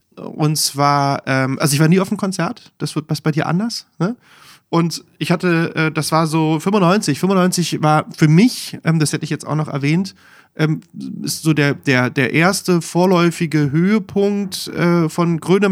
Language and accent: German; Berlin, Germany; Und als Kind, als aufgewachsen in Deutschland, klar, ich meine, West-Berlin, ja, geschenkt.